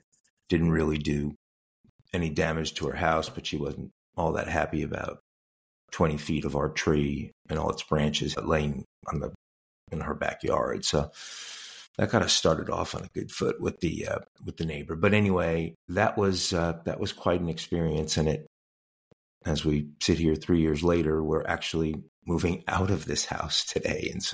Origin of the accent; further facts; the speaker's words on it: New York, United States; And growing up in New York, I had been through a couple of hurricanes